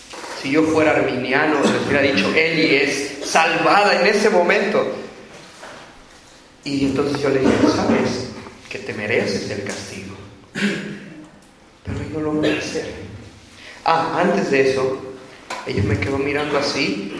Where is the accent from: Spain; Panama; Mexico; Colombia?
Mexico; Nosotros como buenos mexicanos